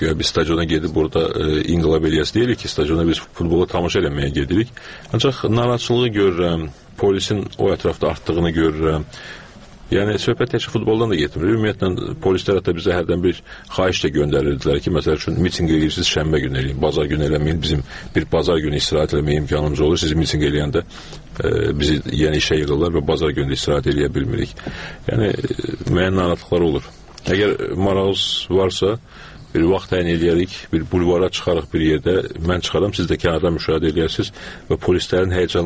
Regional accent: Baku, Azerbaijan; born there; Mən Bakıda anadan olmuşam.

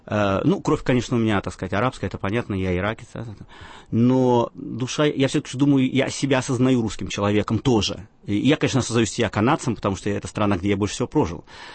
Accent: Baghdad, Baghdad Governorate, Iraq; Я из Багдада, да.

